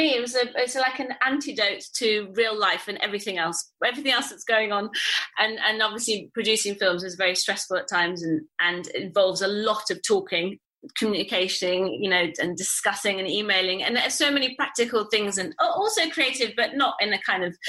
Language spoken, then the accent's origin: English; Italy; because I was born in Italy and I grew up there.